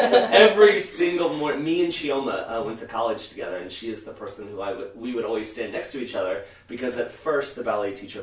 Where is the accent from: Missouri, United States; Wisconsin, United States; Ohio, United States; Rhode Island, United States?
Missouri, United States; Lee's Summit; I had some friends whenever I grew up in Lee's Summit